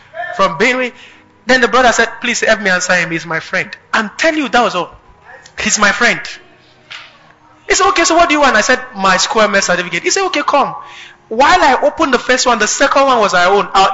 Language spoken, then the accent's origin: English; Benue, Nigeria; I'm from Benue and I'm trying to enter and the woman is thinking I'm lying.